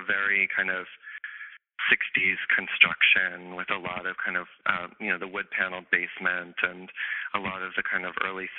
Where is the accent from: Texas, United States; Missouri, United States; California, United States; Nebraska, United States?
Missouri, United States; St. Louis; I'm from St. Louis.